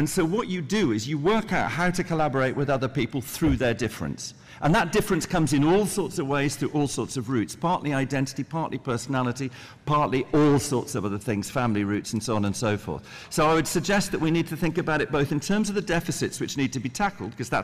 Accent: United Kingdom; he's Nigerian, and I'm British, and he's African, and I'm European

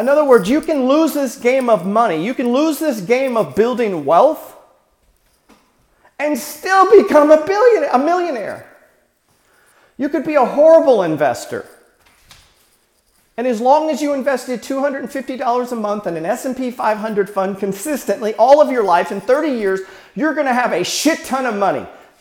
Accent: Beaumont, Texas, United States; born there; You know, I'm raised in a trailer park. I'm born in a trailer park. I was born in Beaumont, Texas, but I spent a lot of my early life hopping from mobile home to mobile home.

